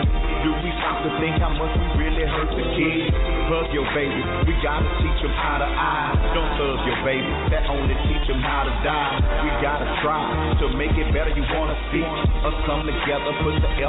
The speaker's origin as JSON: {"language": "English", "town": "Fort Worth", "region": "Texas", "country": "United States", "tie": "born or raised there", "said": "I was born and raised in Funky Town, and I'm proud of that. My parents met on 4th Street, off of Bell now. I was born in Harris Hospital in 72"}